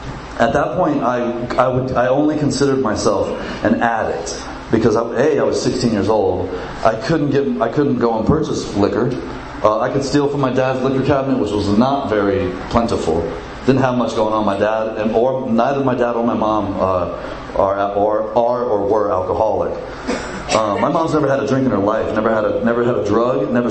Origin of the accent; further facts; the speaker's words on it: Virginia, United States; I grew up in Virginia, in Northern Virginia.